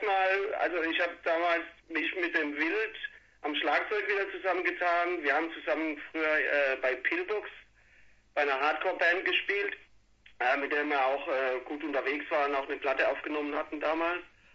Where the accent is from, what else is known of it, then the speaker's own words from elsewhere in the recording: Karlsruhe, Baden-Württemberg, Germany; drei Viertel kommen aus der Karlsruher Gegend sozusagen, nicht direkt Karlsruhe, aber schon.